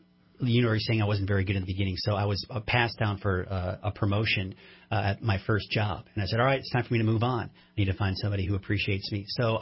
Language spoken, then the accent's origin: English; Eden Prairie, Minnesota, United States; also born or lived in Milwaukee, Wisconsin / Austin, Texas; grew up in Minnesota, a suburb of the Twin Cities, known as Eden Prairie. Then from there, I was born in Milwaukee, Wisconsin, and then, of course, grew up in Minnesota. And then moved in with my dad for a couple of years in Austin, Texas.